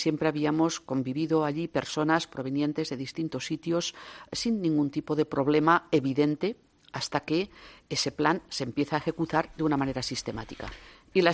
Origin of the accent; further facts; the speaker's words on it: Catalonia, Spain; Cataluña, pues los catalanes somos catalanes.